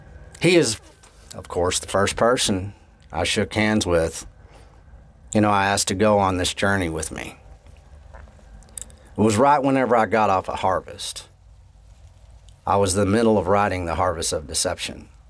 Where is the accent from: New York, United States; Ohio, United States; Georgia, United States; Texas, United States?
Texas, United States; It's because we're from the Texas Panhandle. We are from a pioneering spirit that gives this voice and this stance.